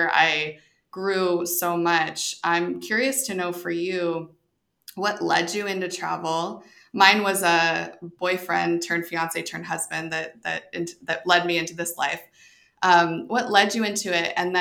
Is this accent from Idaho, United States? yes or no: yes; Idaho, United States; So I'm from Idaho. My community is very wealthy, very white.